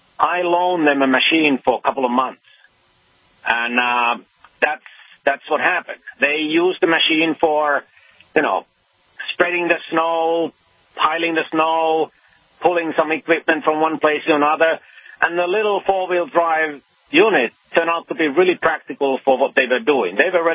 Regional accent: Finland; English is a second language; now in United States; You know, I come from Finland, and I grew up with cross-country skiing, and I've been doing a little bit of that, even living here in a USA.

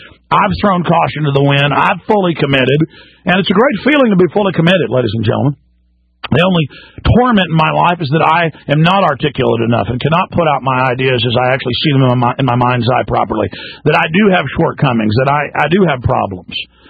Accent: Texas, United States; I am a Texan, absolutely as Texan as you can get, okay? I mean, let's just get down to brass tacks here. I love my state.

